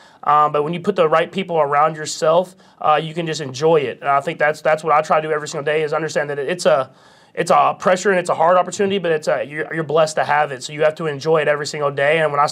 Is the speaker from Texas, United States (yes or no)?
yes; Texas, United States; now in Kansas City, United States